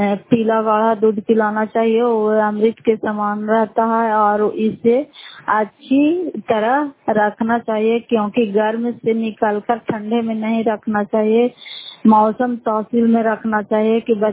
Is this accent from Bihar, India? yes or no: yes; Fatehpur, Bihar, India; घर फतेहपुर, पंचायत मकरौता, जिला नालंदा, करा कचरा की निवासी हूँ।